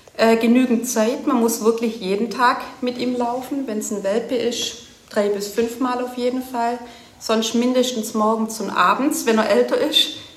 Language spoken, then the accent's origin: German; Darmstadt, Hesse, Germany; Bin aus Darmstadt und habe früher einen Schäferhund